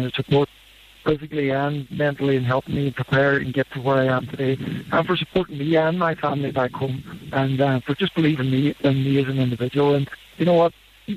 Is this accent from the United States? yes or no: no; Letterkenny, Ulster, Ireland; getting back to Ulster and getting back to Donegal and my hometown in Letterkenny.